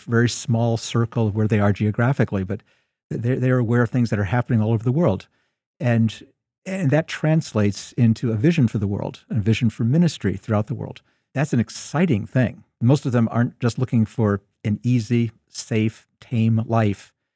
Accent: New York, United States; I grew up in New York

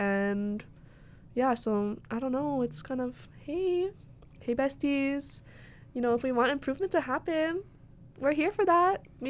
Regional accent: Hawaii, United States; you know, once again, I'm from Maui, and I'm a crew member on one of our sailing canoes back home.

